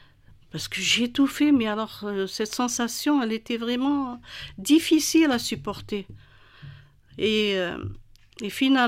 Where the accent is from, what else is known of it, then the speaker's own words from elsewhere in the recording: Oran, Oran Province, Algeria; moved away as an adult; now in France; Je viens d'Algérie, d'Oran.